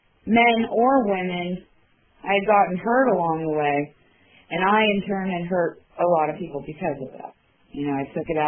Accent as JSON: {"language": "English", "town": "Erie", "region": "Pennsylvania", "country": "United States", "said": "I had moved down into this area, I'm from Erie originally, I moved down here with a garbage bag full of clothes"}